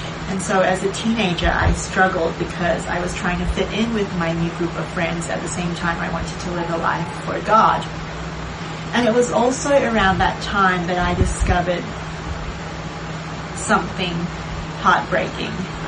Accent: Singapore; I was born in Singapore, and I grew up in a household that did not subscribe to any religion.

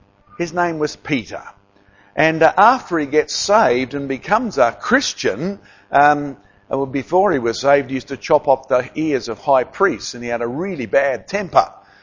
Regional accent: Australia; I'll be honest, as an Australian, I was tempted to call the night off

